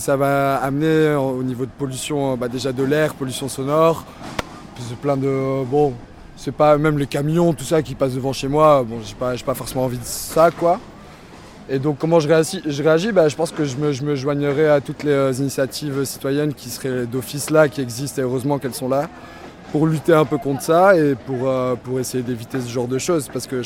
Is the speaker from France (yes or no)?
no; Brussels, Brussels-Capital Region, Belgium; moi je viens de Bruxelles